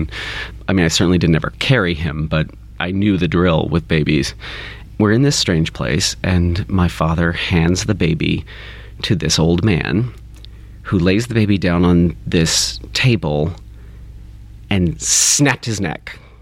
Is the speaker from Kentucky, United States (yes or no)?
yes; Kentucky, United States; I grew up in Kentucky. My dad is a Kentuckian.